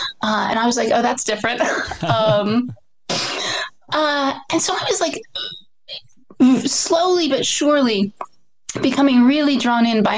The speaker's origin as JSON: {"language": "English", "town": "Washington", "region": "District of Columbia", "country": "United States", "tie": "born or raised there", "said": "So I grew up in Washington, D.C. My family was not Catholic. I was raised more or less kind of somewhere in between secular and Reformed Jewish."}